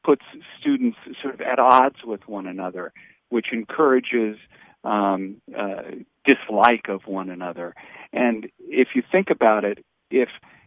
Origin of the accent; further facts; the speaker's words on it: Phoenix, Arizona, United States; moved away as an adult; now in Washington, United States; I'm from Phoenix, Arizona, originally. So I'm a fellow Westerner and moved out to some 30 years ago to Washington, D.C. to be a political writer.